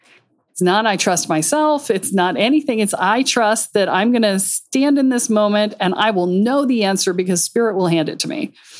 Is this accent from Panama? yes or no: yes; Boquete, Chiriquí, Panama; it's in Boquete de Panama. It's in my hometown.